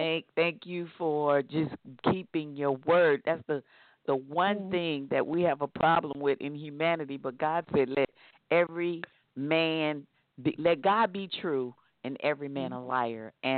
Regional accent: Tennessee, United States; moved away as an adult; But I came to California from Tennessee. I had graduated from college.

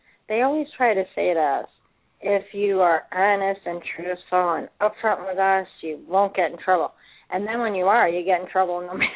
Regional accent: Chicago, Illinois, United States; I'm from Chicago.

